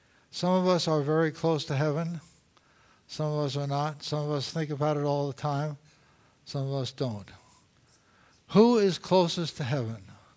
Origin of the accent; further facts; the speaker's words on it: New York City, New York, United States; I'm from Brooklyn, New York, so don't give me no guff.